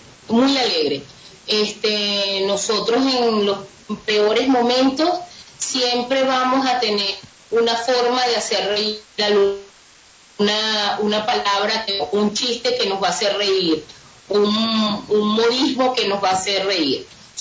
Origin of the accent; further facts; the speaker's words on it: Caracas, Capital District, Venezuela; Soy de Caracas, pero me iba de vacaciones a Río Chico.